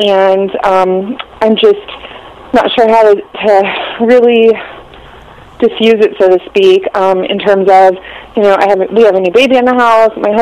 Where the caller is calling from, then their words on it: Virginia, United States; I'm calling from Virginia.